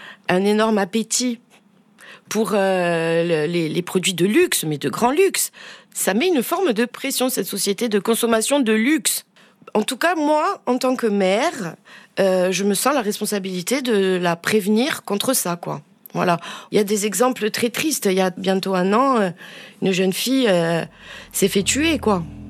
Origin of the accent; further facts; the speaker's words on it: Corsica, France; Alors qu'en Corse, quand on vit en Corse et qu'on a grandi en Corse, moi je suis née en 1979